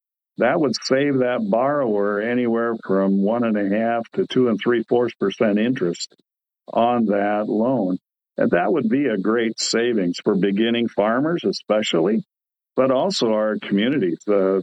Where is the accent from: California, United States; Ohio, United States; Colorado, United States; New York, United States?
Ohio, United States; Pomeroy; I drive through my hometown of Pomeroy, and there are a lot of vacant lots that used to have a house